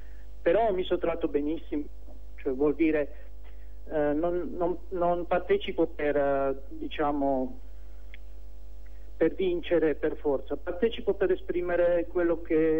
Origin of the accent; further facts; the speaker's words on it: Slovakia; Italian is a second language; now in Italy; Io sono della Slovacchia.